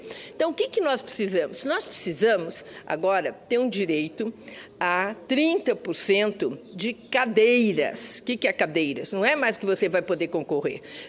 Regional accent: São Paulo, Brazil; pelo meu mandato pelo Senado Federal, como paulistana, fizemos em São Paulo

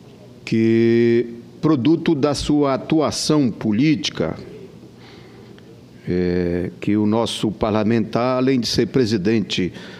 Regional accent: Pará, Brazil; hoje eu quero repercutir aqui nesta casa um processo de grande gravidade lá no meu estado e principalmente na região metropolitana de Belém.

